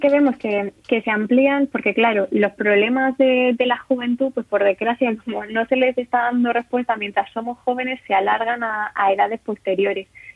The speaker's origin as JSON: {"language": "Spanish", "town": "Beniel", "region": "Region of Murcia", "country": "Spain", "said": "Eso es, soy de Beniel."}